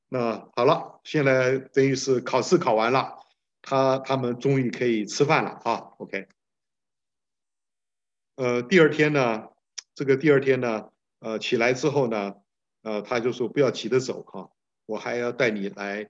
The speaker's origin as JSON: {"language": "Chinese", "country": "Taiwan", "tie": "born or raised there", "also_born_or_lived": "Taipei, Taiwan", "said": "我小的时候是在乡下长大的，那么大概台湾乡下哈，然后初中。高中就好一点，高中就到台北读书"}